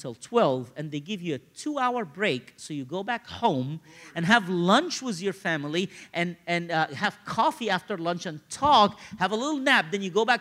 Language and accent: English; Cairo, Cairo Governorate, Egypt; See, as I grew up in Cairo, a city of 28 million people, my dad worked two jobs, my mom was busy, I'm an only child.